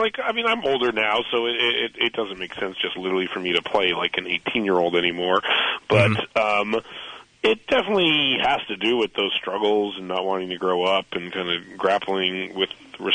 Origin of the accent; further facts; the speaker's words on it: Canada; I think as a Canadian, I have the responsibility to point out his.